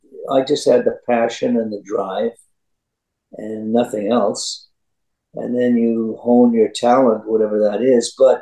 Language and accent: English; Ottawa, Ontario, Canada; born there; I was born in Ottawa, Canada.